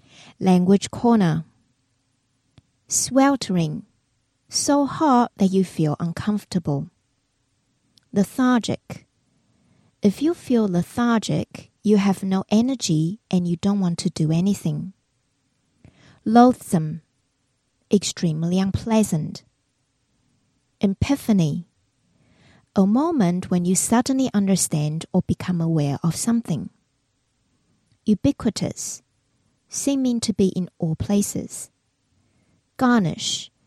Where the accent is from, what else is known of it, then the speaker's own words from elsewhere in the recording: New Zealand; Growing up in New Zealand, I've always loved summer.